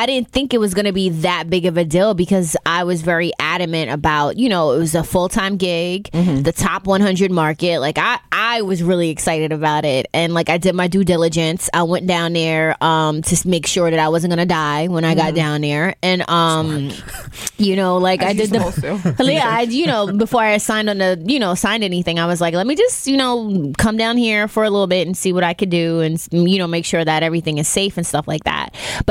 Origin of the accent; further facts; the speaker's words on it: New York, United States; But I grew up in Clinton Hills, all right? So now living in Flatbush.